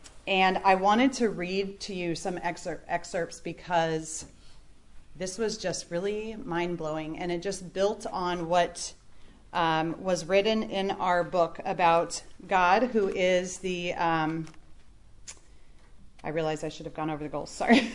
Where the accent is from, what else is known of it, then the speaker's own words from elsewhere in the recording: California, United States; growing up in California, where, you know, you feel like California's going to one earthquake short of falling into the sea